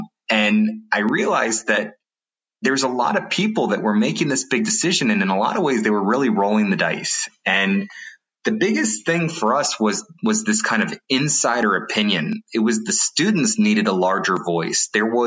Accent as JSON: {"language": "English", "town": "San Francisco", "region": "California", "country": "United States", "tie": "born or raised there", "also_born_or_lived": "New York City", "said": "I was born in New York City. I grew up in San Francisco, and I really wanted to..."}